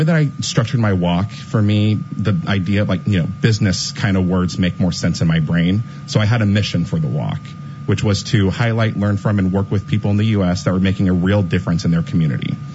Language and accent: English; California, United States; I'm also just a normal dude, a normal guy. Like, the only difference is I'm from California.